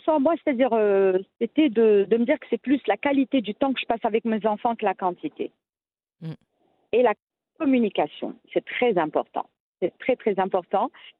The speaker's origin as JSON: {"language": "French", "town": "Rabat", "region": "Rabat-Salé-Kénitra", "country": "Morocco", "tie": "born or raised there", "said": "Moi, je suis née, j'ai grandi à Rabat. Donc, juste pour expliquer les deux, mon père est de Ouazen, ma mère est de Rabat."}